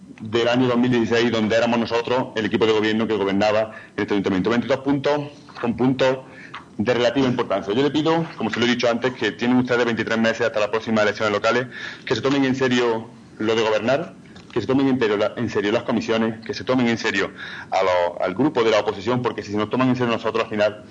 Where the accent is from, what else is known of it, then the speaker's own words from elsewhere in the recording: Spain; nosotros nos preocupamos como españoles que somos